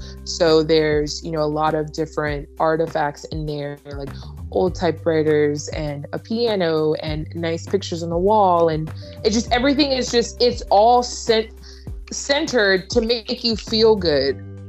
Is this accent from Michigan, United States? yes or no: no; Florida, United States; Oh, okay. Yeah. I'm originally from Florida.